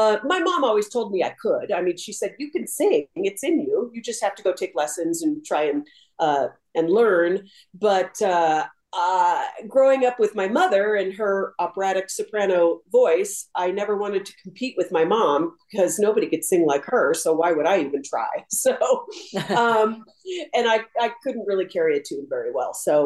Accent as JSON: {"language": "English", "town": "San Francisco", "region": "California", "country": "United States", "tie": "born or raised there", "said": "it's maybe kind of like growing up in New York a little bit, where you're exposed to a lot of things and cultures and people and ways of life."}